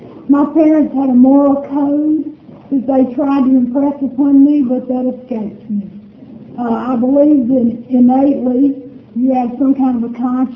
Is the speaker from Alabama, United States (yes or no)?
yes; Alabama, United States; born or raised there